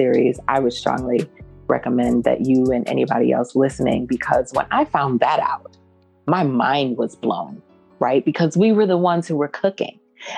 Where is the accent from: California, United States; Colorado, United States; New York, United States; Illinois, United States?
New York, United States; New York City; You know, I grew up in New York City once I came back from the islands